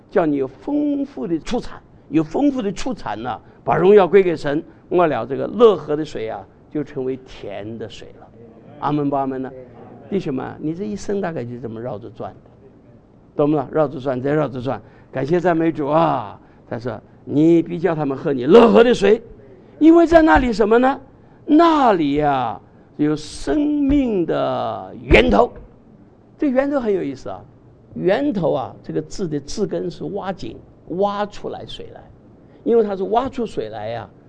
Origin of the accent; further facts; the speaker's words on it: China; 对不起，我们都是中国人。